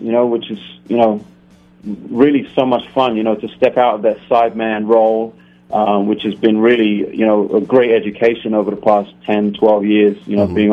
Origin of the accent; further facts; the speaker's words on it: London, United Kingdom; now in United States; I'm from London, but I've lived down in the U.S., in New York for the last, been in the U.S. for about 11 years, and I've lived in New York for most of that, and now I go between New York and Los Angeles and back and forth.